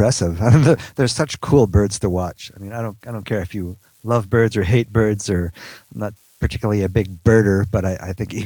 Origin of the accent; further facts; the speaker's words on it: Canada; it's by a fellow Canuck